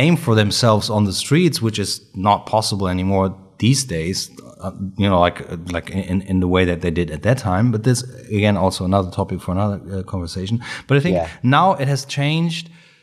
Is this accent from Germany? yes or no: yes; Hamburg, Germany; We're from Hamburg, Germany. So not many people from Germany were there at that time.